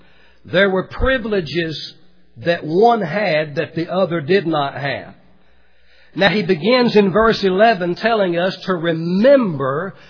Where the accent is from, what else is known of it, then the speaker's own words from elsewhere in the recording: the South, United States; And I grew up in the South, as most of you know. I grew up in the segregated South.